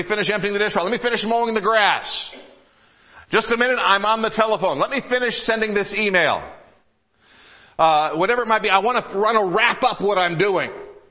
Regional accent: Michigan, United States; I grew up in Michigan.

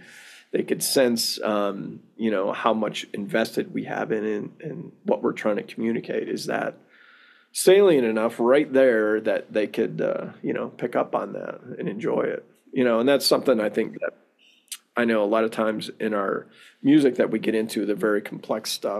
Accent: Syracuse, New York, United States; I grew up in upstate New York, Syracuse.

